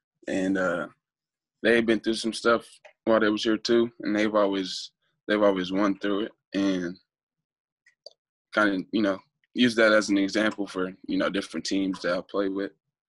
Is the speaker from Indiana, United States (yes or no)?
yes; Indianapolis, Indiana, United States; Pretty much right in the city on northwest side in Pike.